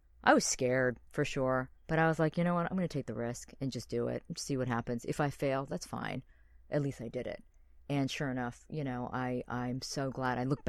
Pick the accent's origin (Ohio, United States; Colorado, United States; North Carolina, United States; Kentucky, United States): Ohio, United States; I grew up in the Midwest in Ohio in the 70s. And that was a time when obviously there weren't a lot of Asian Americans in the Midwest at all. And so for me, I had no identity as a Korean American.